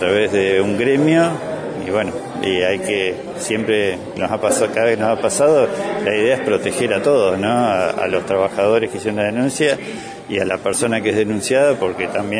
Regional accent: Chubut, Argentina; yo soy chubutense y soy fanático de Chubut

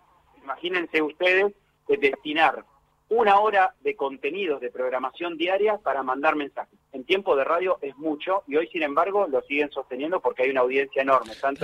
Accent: Buenos Aires, Argentina; para mí, que soy de Buenos Aires

